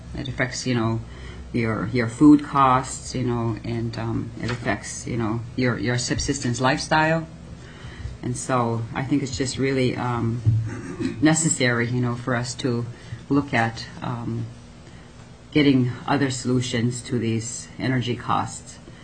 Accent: Tanana, Alaska, United States; what it's like living out in rural Alaska. I've lived there all my life, born and raised in Tanana

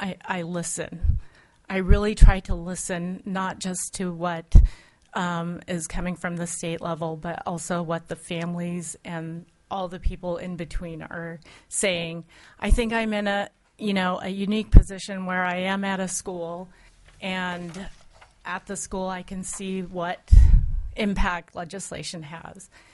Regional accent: Atka, Alaska, United States; which means berry. And I grew up in Atka, Alaska.

